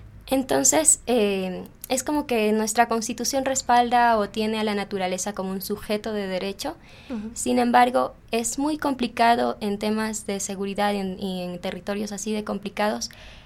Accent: Ecuador; nosotros somos negros, sí, pero también somos ecuatorianos.

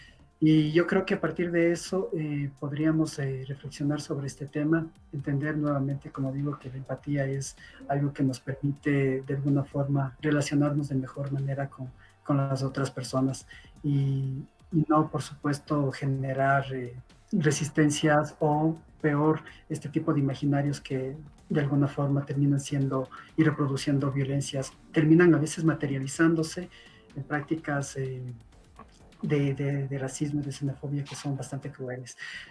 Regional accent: Ecuador; nosotros también, como ecuatorianos, venimos de un proceso migratorio muy fuerte que se dio a finales de los 90.

